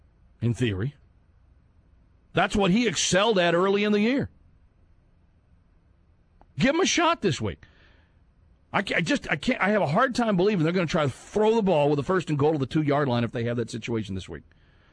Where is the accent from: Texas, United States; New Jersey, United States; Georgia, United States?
Texas, United States; Fort Worth; I remember growing up in Fort Worth, sometimes my grandfather, my father, we would want to watch a Houston Oilers game.